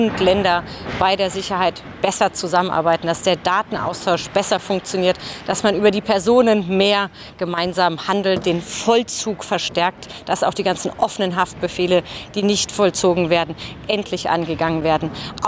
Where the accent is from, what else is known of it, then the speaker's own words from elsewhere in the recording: Baden-Württemberg, Germany; an der deutsch-französischen Grenze im Badischen liegt. Da, wo ich herkomme, das ist nicht der Ort, wo die Hauptfluchtrouten durchlaufen.